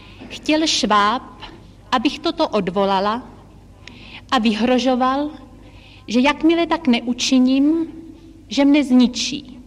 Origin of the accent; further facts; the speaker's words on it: Brno, South Moravian Region, Czechia; born there